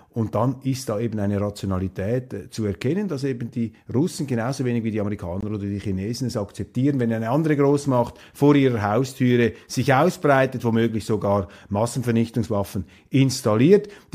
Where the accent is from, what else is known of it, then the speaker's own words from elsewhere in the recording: Switzerland; Also hier als Schweizer, jenseits der Landesgrenze, schaue ich mir das an.